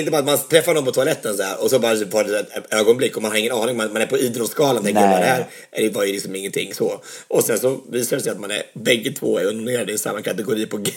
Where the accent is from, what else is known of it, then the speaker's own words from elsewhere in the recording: Örebro County, Sweden; Jag är från Närke också